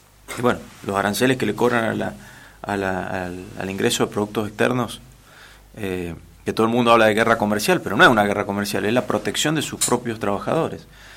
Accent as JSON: {"language": "Spanish", "region": "Mendoza", "country": "Argentina", "said": "de donde yo vengo, que es la zona este, que es la región con más producción en volumen de vino de la República Argentina y tal vez de Sudamérica"}